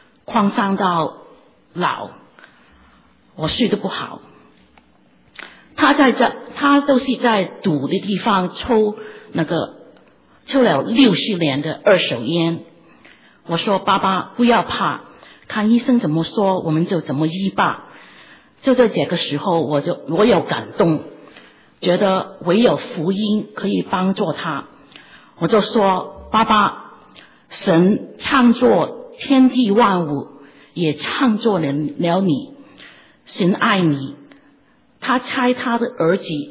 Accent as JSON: {"language": "Chinese", "country": "Hong Kong", "second_language": "Chinese", "said": "弟兄姐妹平安，我是香港来的，我的普通话是很普通，我香港的朋友都听得懂"}